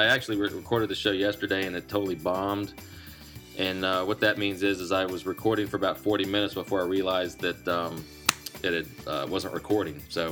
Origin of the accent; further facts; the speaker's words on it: Richmond, Virginia, United States; it's the week before the Richmond Marathon, which is really my hometown marathon